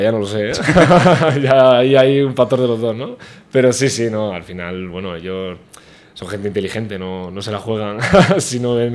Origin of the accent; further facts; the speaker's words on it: Murcia, Region of Murcia, Spain; Somos todos de Murcia, somos todos de aquí